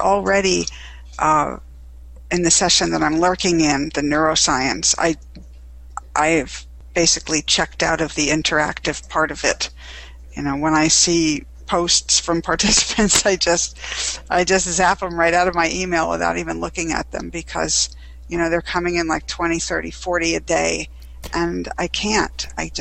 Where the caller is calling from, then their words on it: Gaithersburg, Maryland, United States; I'm speaking from Gaithersburg, Maryland, which is about 20 miles from Washington, D.C.